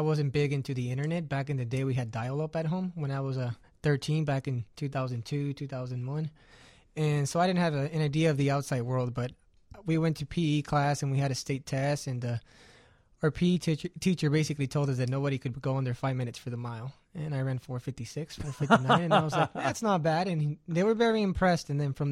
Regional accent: Salinas, California, United States; now in Flagstaff, United States; I grew up in Salinas, California. Now I live in Flagstaff, Arizona.

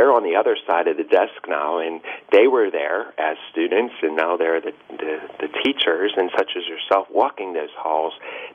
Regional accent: Pittsburgh, Pennsylvania, United States; And in my experience growing up in Pittsburgh, it's just so important that you have the faith

